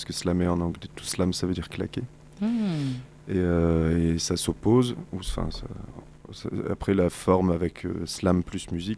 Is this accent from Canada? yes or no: no; Caen, Normandy, France; Et j'ai grandi à Caen, je suis restée jusqu'à 22 ans.